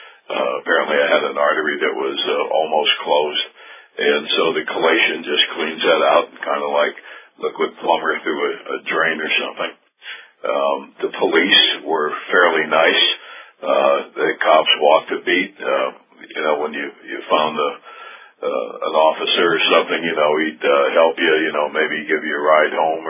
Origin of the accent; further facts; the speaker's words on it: Las Vegas, Nevada, United States; I'm from Las Vegas, so the guys would have trucks in the back of their rack on the door